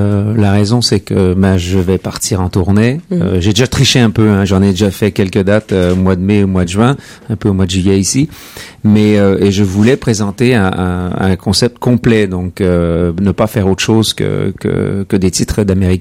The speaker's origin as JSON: {"language": "French", "region": "New Brunswick", "country": "Canada", "said": "moi, je suis né presque bilingue finalement. Je viens du Nouveau-Brunswick, comme tout le monde le sait déjà."}